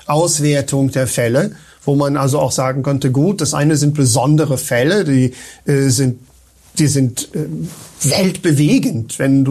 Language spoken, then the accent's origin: German; Spain; German is a second language; Ich komme aus Spanien, wie ihr vielleicht wisst, dort ist eben meine hauptsächliche Tätigkeit